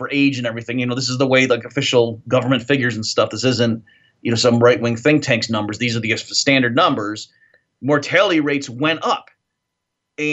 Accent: New York, United States; born there; also born or lived in Tennessee; Well, I was born in New York, so that was worse, right? Oh, but then, yeah. Tennessee for a while, and yes, now I've been in Texas coming up on 2 years.

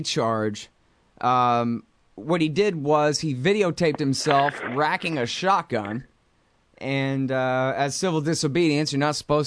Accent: Austin, Texas, United States; I'm not a Dallas kid. I'm from Austin.

